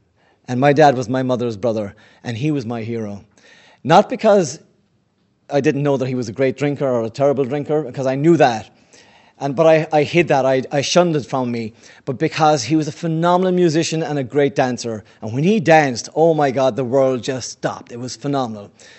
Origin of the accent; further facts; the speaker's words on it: Ireland; You can probably tell already that my accent puts me in a different country. I come from Ireland. I come from a very, very serious drinking family in Ireland.